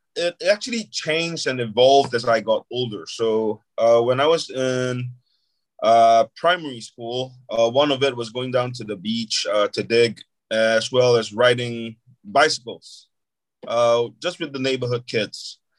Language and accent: English; Singapore; growing up in Singapore, I miss it, man. It's simple. It's a very green country. And yeah, it's beautiful. I haven't been home for about, I think, nearly 2 years now.